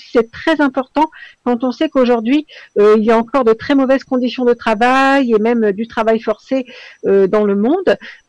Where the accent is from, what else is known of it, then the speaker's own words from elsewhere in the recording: Marseille, Provence-Alpes-Côte d'Azur, France; now in Paris, France; Non, je suis originaire de Marseille, mais je vis à Paris, donc je suis à Paris, là.